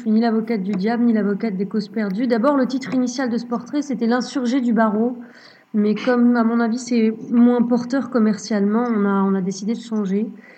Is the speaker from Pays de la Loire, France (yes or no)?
no; Grand Est, France; je suis née en Lorraine, j'ai grandi en Lorraine.